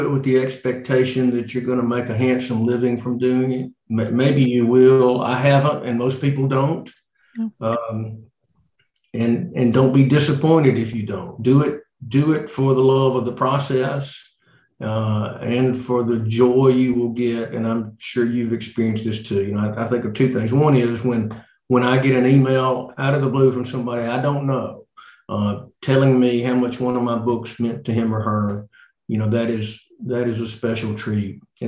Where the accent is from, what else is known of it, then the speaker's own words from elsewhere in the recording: Tupelo, Mississippi, United States; Girl I grew up with in Tupelo named Carol Harrington, same class.